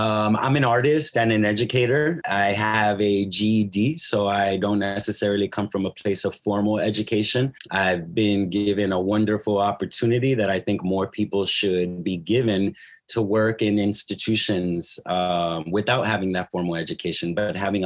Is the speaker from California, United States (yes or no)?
yes; San Diego, California, United States; also born or lived in North Carolina; I was born in North Carolina to a Dominican mother and a Puerto Rican father. And I catch myself, making a long story short, growing up in San Diego, you know what I mean? On a military base.